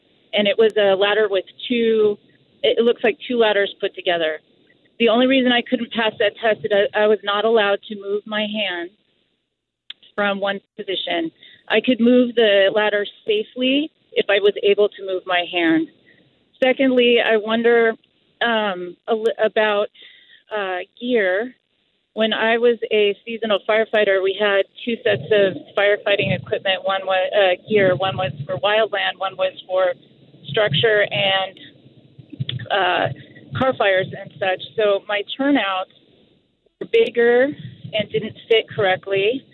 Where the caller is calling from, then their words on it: Seattle, Washington, United States; I'm calling from Redlands, but I'm actually visiting from Seattle. I no longer live in California.